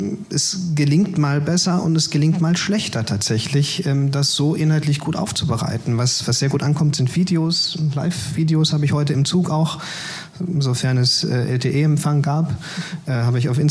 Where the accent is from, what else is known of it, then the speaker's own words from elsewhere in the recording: North Rhine-Westphalia, Germany; Ich komme aus dem Ruhrpott, da hat keine Stadt Geld.